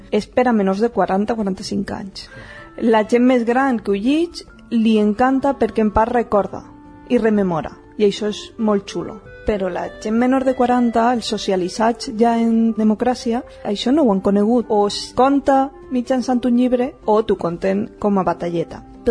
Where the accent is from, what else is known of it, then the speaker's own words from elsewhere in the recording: Valencia, Valencian Community, Spain; Nosaltres som de Benimaclet. Aleshores venim d'un barri, ja sabeu, que és amb una forta identitat i un caràcter propi.